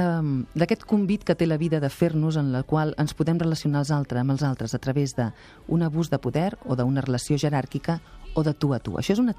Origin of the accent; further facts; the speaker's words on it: Málaga, Andalusia, Spain; jo mateixa vinc de Màlaga i vinc de ser filla d'immigrants, ja de la postguerra